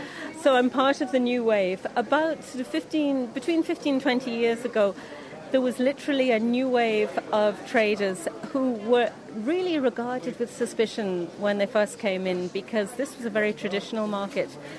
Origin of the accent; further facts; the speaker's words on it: England, United Kingdom; now in Ireland; I came from England, I only spoke English